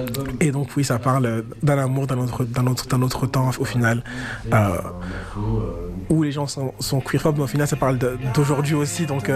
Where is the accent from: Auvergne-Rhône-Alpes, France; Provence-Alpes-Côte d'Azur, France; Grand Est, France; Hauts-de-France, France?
Hauts-de-France, France; Noyon; Je viens de Noyon, qui est une toute petite ville où il y a un couvre-feu à 1h30.